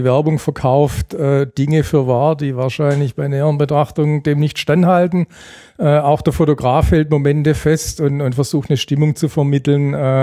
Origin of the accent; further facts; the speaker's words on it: Asperg, Baden-Württemberg, Germany; accent: Swabian; Ja, also ich bin aus dem Schwabenland, aus Asberg.